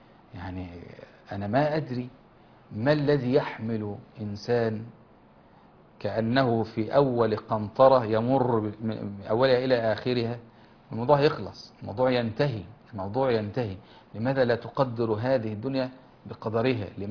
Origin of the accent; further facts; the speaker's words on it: Egypt; في الرمضاء درجة الحرارة لما جت عندنا في مصر وتجاوزت 45 والكلام ده